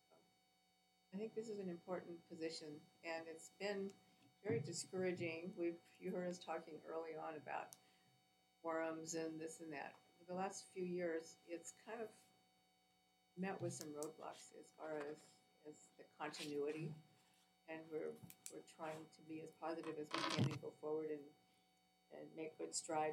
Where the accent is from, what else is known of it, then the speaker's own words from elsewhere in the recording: Fairbanks, Alaska, United States; I was born and raised here in Fairbanks over at Denali State Bank, which used to be the hospital.